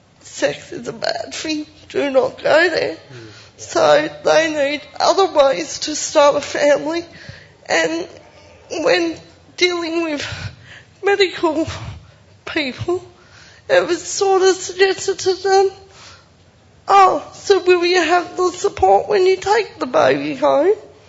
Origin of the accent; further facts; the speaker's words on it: Tasmania, Australia; I'm not from the mainland, I'm from Tasmania